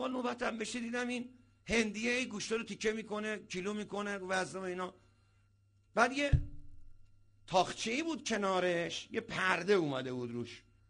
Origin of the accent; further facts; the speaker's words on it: Iran; ما ایرانی هستیم و مسلمونیم